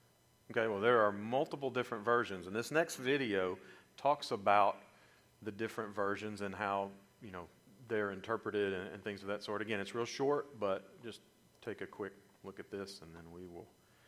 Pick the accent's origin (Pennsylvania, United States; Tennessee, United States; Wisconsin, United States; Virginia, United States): Tennessee, United States; Nashville; I grew up in the Church of Christ. I grew up in the local church here in Nashville, Tennessee.